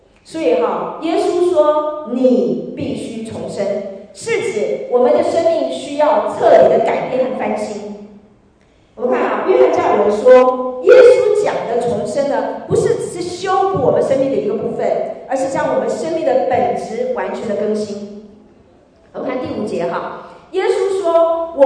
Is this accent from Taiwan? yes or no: yes; Taiwan; now in Australia; 我是从台湾来的，台湾的社会也不好。